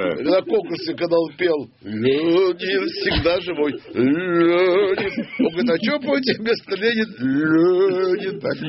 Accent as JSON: {"language": "Russian", "region": "Moscow", "country": "Russia", "said": "Я-то знаю, я из Москвы."}